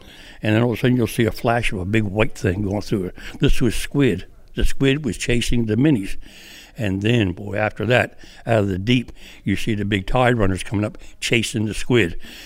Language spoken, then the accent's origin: English; Bowers Beach, Delaware, United States; When I was raised in Bowers Beach, you could have bought the town for that much money.